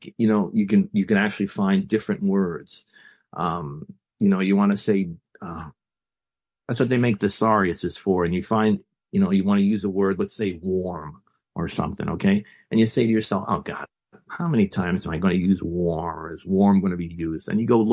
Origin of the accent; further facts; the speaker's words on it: Bronx, New York, United States; I was a pretty good student in grade school growing up in the Bronx.